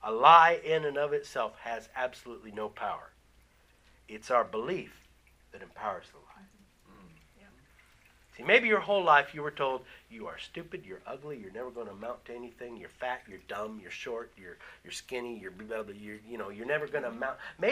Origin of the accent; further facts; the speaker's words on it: Kansas, United States; I grew up in Kansas. I knew the world was flat because that is what I saw everywhere.